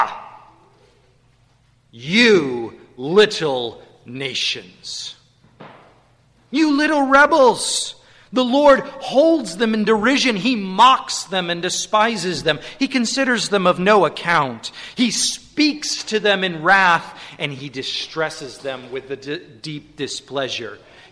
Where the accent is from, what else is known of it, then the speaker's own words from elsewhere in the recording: Cambridge, United States; As American people, as residents of Cambridge, do we not share the blame as Christians?